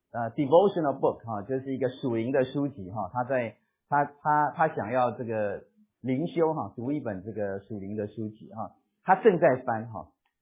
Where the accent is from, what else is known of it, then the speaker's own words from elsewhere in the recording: China; 因为我们中国人大概会借人家钱